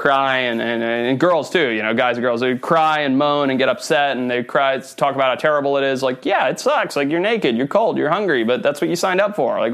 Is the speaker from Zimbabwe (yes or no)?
yes; Zimbabwe; I grew up in Zimbabwe, in the bush in southern Africa, and my family owned safari businesses.